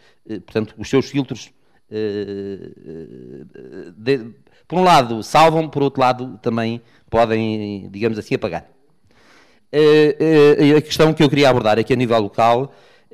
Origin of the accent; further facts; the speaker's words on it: Lagos, Algarve, Portugal; aproveitando o facto de Lagos ser uma cidade de ventos, somos do Barlamento, não é?